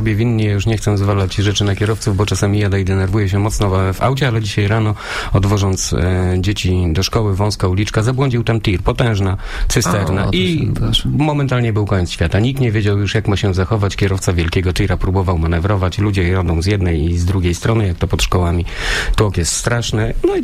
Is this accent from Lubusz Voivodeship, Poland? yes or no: yes; Zielona Góra, Lubusz Voivodeship, Poland; ja jestem z Zielonej Góry